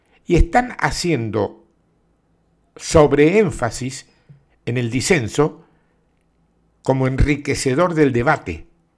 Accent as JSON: {"language": "Spanish", "country": "Argentina", "said": "aquí en mi país, en Argentina"}